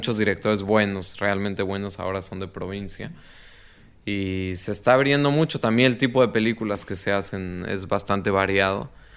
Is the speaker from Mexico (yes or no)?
yes; Mexico; para mí como mexicano, ver una película colombiana, una buena película, sería muy interesante